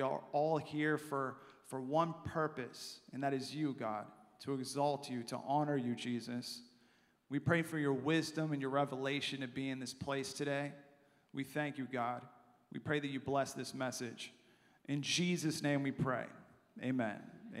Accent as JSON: {"language": "English", "country": "United States", "said": "I'm from the United States."}